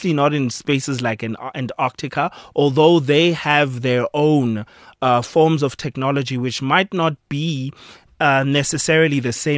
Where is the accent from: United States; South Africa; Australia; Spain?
South Africa; being a South African citizen, is just how SARS is able to collect and calculate our taxes.